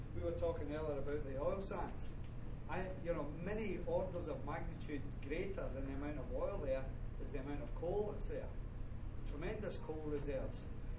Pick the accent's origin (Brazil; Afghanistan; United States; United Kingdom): United Kingdom; accent: Bruce County; now in Canada; you can tell from my accent I'm originally from the UK, despite my Bruce County accent that's overlaid on top of it.